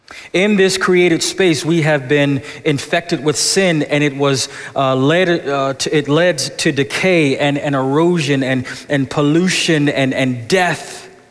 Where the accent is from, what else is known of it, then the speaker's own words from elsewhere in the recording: Buffalo, New York, United States; and I grew up in Buffalo, so you got to have heat in the car